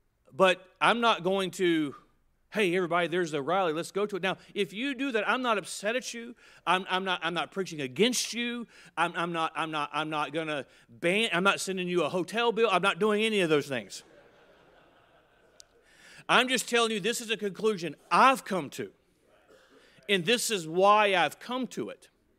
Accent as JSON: {"language": "English", "country": "United States", "said": "Now, I think, you know, I'm an American. I think America ought to be first."}